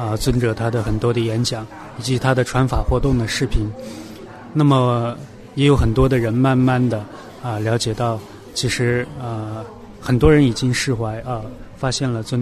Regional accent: Shenzhen, Guangdong, China; 我来自中国大陆深圳，然后是第一次来参加这样的法会

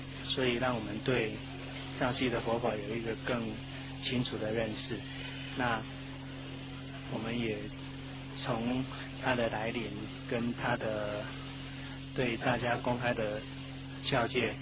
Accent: Taiwan; 我们从台湾来。

